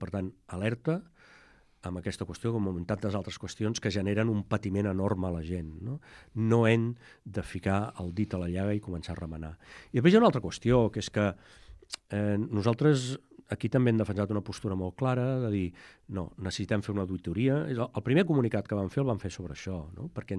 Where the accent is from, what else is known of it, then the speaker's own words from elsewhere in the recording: Barcelona, Catalonia, Spain; Jo sóc de Barcelona, per tant, ho decidirem.